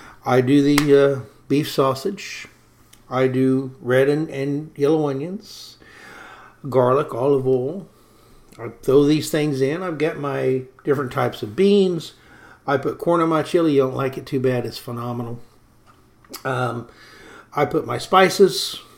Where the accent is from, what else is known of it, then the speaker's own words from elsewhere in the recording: the South, United States; I'm a Southerner. I love bourbon. I love barbecue.